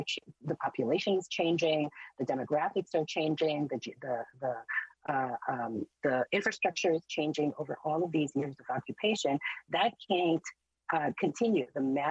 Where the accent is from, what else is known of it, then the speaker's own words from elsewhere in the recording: Israel; So I, first of all, speak as an Israeli citizen, as an American citizen, as a person who is observing everything that is happening with my experience having grown up in Israel